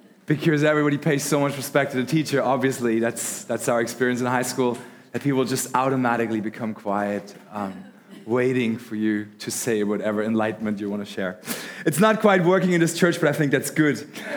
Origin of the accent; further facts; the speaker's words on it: Germany; English is a second language; I come from Germany.